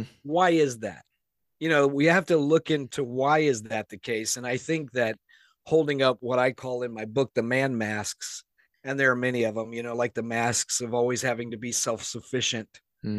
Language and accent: English; Southern United States, United States; Yeah, I grew up in the Bible Belt and you know, went to a Southern Baptist high school and college.